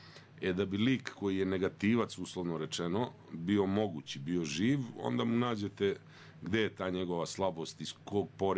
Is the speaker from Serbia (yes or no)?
no; Berane, Berane Municipality, Montenegro; born there; ja sam iz Berana poreklom, dole sam rođen, provodio sam leta i zime kod bake u Crnoj Gori, tamo na severu.